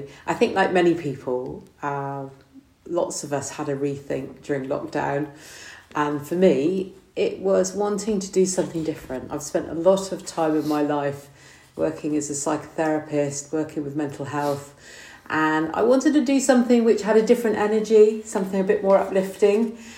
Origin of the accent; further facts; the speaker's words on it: Alliford, South West England, United Kingdom; So I was brought up near Minehead, a little village called Alliford. Moved up onto the Quantocks about 20 years ago when I met my current partner.